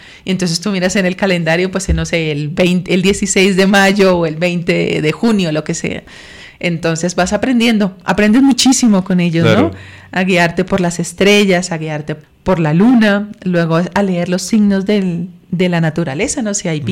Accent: Bogotá, Bogotá Capital District, Colombia; Yo nací aquí en Bogotá, yo soy bogotana

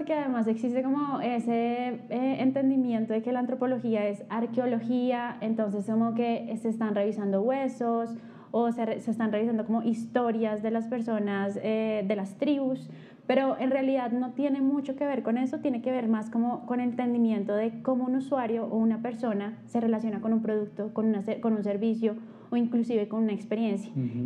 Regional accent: Bogotá, Colombia; born there; yo nací en Bogotá, Colombia. Tengo 32 años

